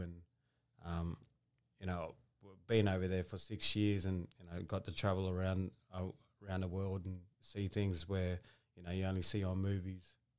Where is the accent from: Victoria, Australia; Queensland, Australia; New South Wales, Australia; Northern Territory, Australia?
New South Wales, Australia; Maxwell; I was born in Maxwell, small town near the Nambucca Valley on the mid-north coast. And I was born there, and yeah, I ended up growing up with me and my brother and our grandparents. So we moved from Maxwell